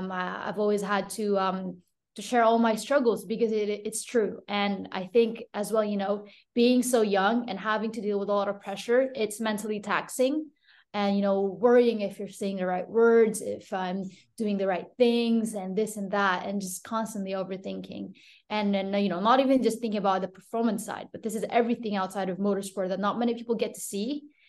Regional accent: Philippines; English is a second language; I'm coming from Philippines where I did, like I said earlier, we never had financial, we never had stability to even pursue such a sport like this.

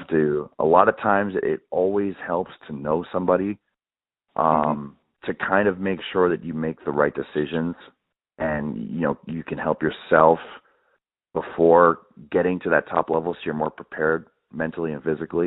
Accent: Winnipeg, Manitoba, Canada; I grew up in Winnipeg, and we do have a scene there

